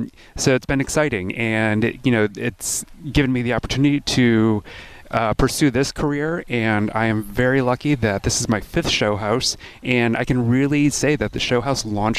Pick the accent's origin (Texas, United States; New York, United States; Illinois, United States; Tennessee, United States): New York, United States; Buffalo; moved away as an adult; also born or lived in Los Angeles / Minneapolis / Philadelphia; grew up in Buffalo. I left for a couple decades. I had a whole life in the corporate world.